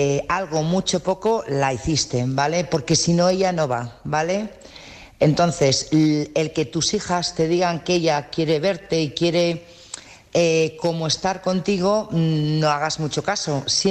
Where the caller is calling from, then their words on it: Burgos, Castile and León, Spain; de Burgos y mi audio es para